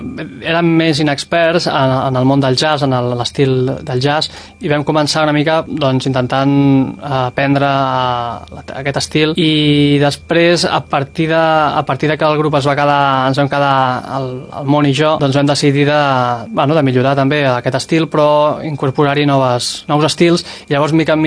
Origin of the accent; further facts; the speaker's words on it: Castellar del Vallès, Catalonia, Spain; born there; also born or lived in Barcelona; now in Sant Celoni, Spain; guitarrista, cantant, i bueno, jo vaig néixer a Castellà del Vallès, vaig viure a Barcelona 5 anys i ara des de fa 2 anys estic aquí a Sant Celoni.